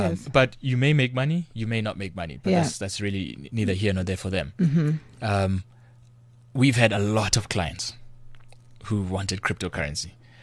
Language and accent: English; Soweto, Gauteng, South Africa; I'm from DK.